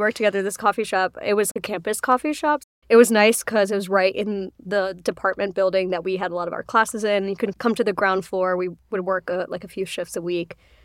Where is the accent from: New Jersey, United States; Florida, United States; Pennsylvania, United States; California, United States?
New Jersey, United States; I grew up in Jersey, Central Jersey. I'm in a South Indian family. My parents immigrated from India.